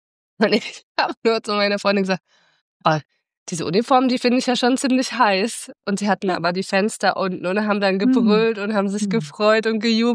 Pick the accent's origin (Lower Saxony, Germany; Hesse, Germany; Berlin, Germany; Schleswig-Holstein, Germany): Berlin, Germany; ich komme aus der Berliner Ecke